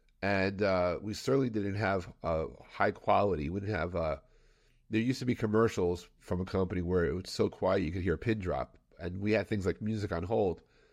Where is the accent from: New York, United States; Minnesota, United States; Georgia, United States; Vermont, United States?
New York, United States; New York City; growing up in New York City, if I called from Queens to Manhattan, it was actually not a free phone call.